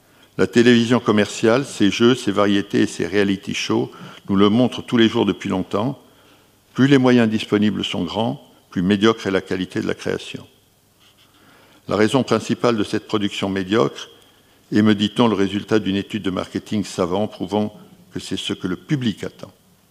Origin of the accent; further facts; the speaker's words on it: Bordeaux, Nouvelle-Aquitaine, France; born there; à l'exception importante à mes yeux du bâtiment de la mairie de Bordeaux, ma ville natale.